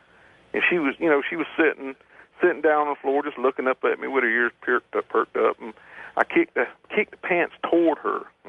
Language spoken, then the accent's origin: English; Florence, South Carolina, United States; I'm from Florence.